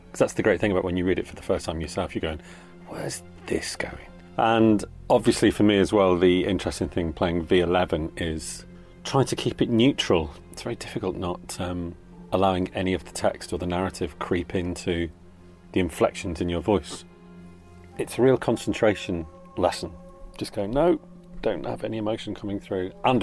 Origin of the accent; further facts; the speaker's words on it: North West England, United Kingdom; accent: Lancashire; I always kind of get sucked back to my native accent, like, you know, give it a bit more northern.